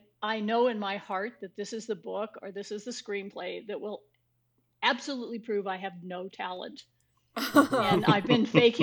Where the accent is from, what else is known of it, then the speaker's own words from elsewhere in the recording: New Mexico, United States; I started out riding Western because I lived in New Mexico. I grew up in New Mexico.